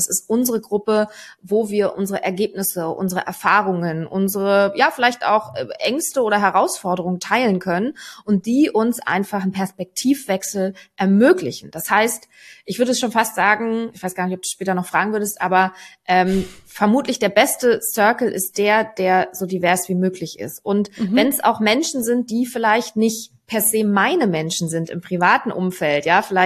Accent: Berlin, Germany; now in Hamburg, Germany; Ich bin Berlinerin im Herzen und zugezogene Hamburgerin.

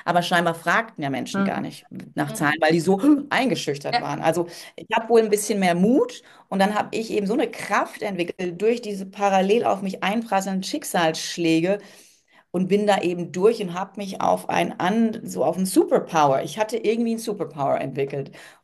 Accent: Hesse, Germany; also born or lived in England; als Dorfkind. Ich meine, ich bin zwar in England aufgewachsen, die ersten 4 Jahre, aber dann in einem Dorf in Hessen, ne, zur Schule gegangen

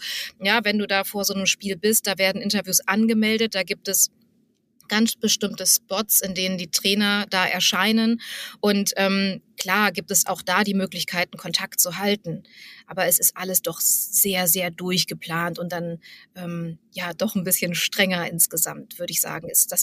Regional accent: Hanover, Lower Saxony, Germany; born there; now in Berlin, Germany; Ich bin ja gebürtig aus Hannover.

